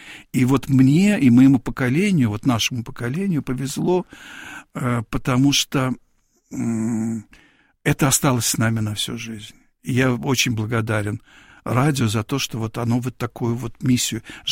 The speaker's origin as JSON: {"language": "Russian", "region": "Tashkent", "country": "Uzbekistan", "tie": "born or raised there", "said": "Я жил в Ташкенте, я родился в Ташкенте, вот."}